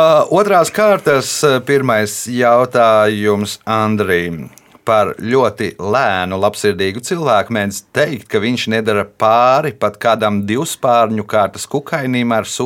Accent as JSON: {"language": "Latvian", "town": "Vitrupe", "region": "Vidzeme", "country": "Latvia", "tie": "born there", "said": "jo es esmu dzimis Vitrupē, tātad es esmu Vitrupietis"}